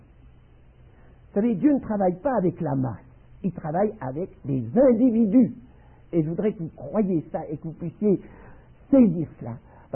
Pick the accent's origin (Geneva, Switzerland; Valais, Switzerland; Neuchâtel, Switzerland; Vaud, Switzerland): Neuchâtel, Switzerland; born there; Quand on m'a demandé de faire le 700e anniversaire de la collégiale de Neuchâtel, ma ville natale